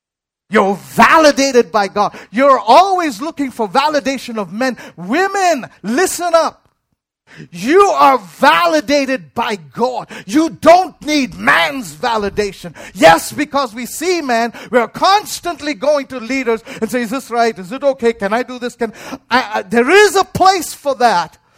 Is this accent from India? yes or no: yes; India; I'm Indian. I can do that.